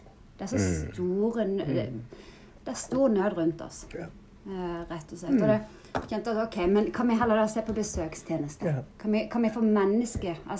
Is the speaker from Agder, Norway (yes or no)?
yes; Farsund, Agder, Norway; Så det er klart, da er jeg fra Farsund, og jeg har gått mye i kirka der.